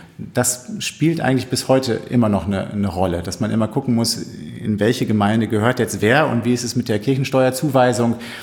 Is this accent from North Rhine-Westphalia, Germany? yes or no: yes; Minden, North Rhine-Westphalia, Germany; Meine Heimatgemeinde in Minden